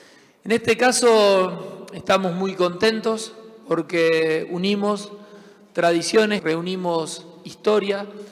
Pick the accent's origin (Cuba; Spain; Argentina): Argentina; como somos los santafesinos y los entrerrianos, ganar en todo